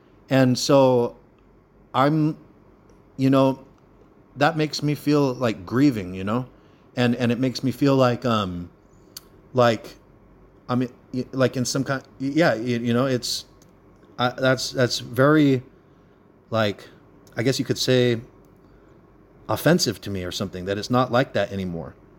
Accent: California, United States; I grew up in California, which, you know, maybe I wouldn't have felt the way I did if I didn't grow up in California.

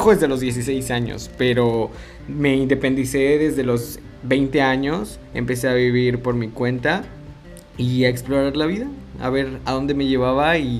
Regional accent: Cancún, Quintana Roo, Mexico; also born or lived in Veracruz; soy originario de Veracruz, nacimiento ahí. Me mudé desde muy pequeño a la ciudad de Cancún, donde pues crecí y me desarrollé.

